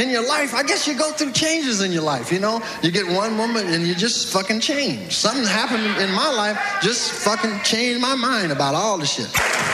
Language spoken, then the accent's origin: English; California, United States; I came from California, I hadn't been home about 5 years, and I went back home